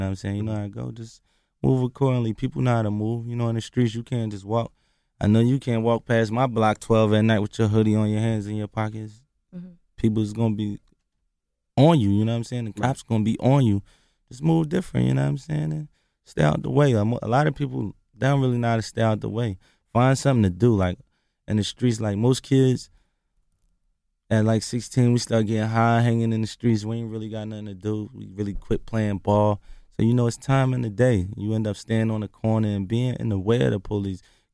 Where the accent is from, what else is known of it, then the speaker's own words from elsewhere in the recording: Philadelphia, Pennsylvania, United States; I ain't from New York. I'm from Philly.